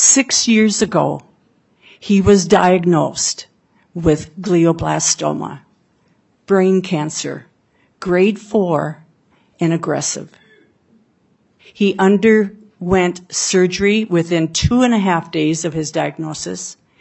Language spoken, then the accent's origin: English; St. Paul, Minnesota, United States; I'm from St. Paul, and this is my story.